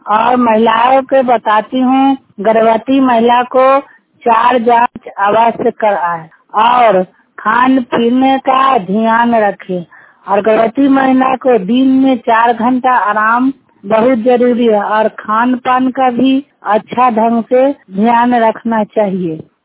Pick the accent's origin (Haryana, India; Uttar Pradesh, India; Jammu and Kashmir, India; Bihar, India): Bihar, India; Nanausa; ग्राम ननौसा, जिला नालंदा के रहने वाली हूँ।